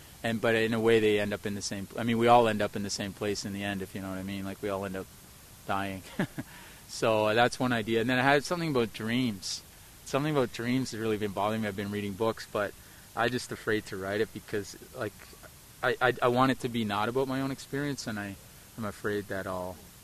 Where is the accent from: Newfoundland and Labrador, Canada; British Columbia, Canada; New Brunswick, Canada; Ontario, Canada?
Ontario, Canada; St. Catharines; We had one Catholic high school in the town. I grew up in St. Catharines, Ontario, and I was an altar boy, the whole thing.